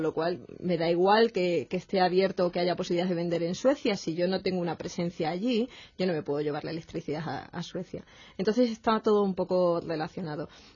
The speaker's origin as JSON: {"language": "Spanish", "country": "Spain", "said": "yo como española quiero que los españoles vayan bien"}